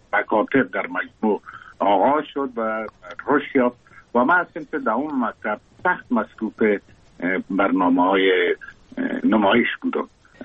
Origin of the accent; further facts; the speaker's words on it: Kabul, Afghanistan; بله، من زاده کابل هستم، در شهر کابل تولد شدیم، در اونجا رشد کردم.